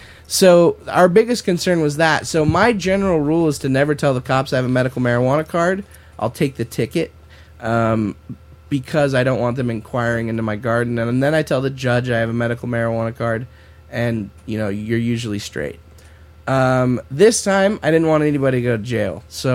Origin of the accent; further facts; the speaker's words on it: Roseburg, Oregon, United States; we drove to my hometown in Roseburg, which is about 2 hours south of that where we were